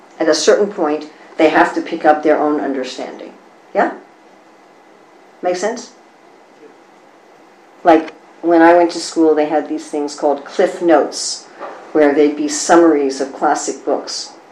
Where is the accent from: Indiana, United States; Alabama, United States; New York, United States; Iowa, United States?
New York, United States; New York City; I grew up in New York City.